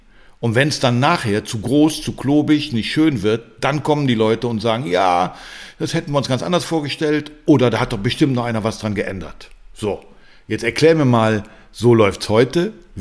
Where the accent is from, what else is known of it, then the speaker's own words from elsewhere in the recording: Berlin, Germany; Das als Berliner ist das für mich natürlich ein tolles Beispiel